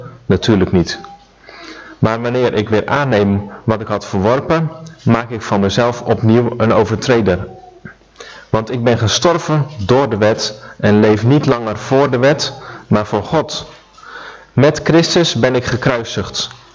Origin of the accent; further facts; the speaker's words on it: Netherlands; En als Hollander mag ik me er best voor verexcuseren, denk ik.